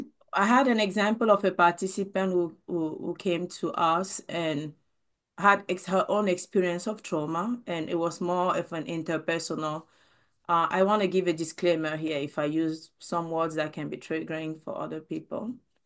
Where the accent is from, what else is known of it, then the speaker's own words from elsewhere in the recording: Cameroon; now in United States; until I moved to the United States, because I'm originally from Cameroon